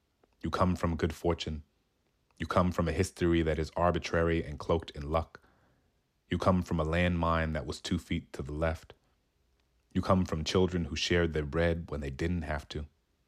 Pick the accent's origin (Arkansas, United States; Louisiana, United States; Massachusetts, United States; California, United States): Louisiana, United States; New Orleans; because I grew up in New Orleans in the 90s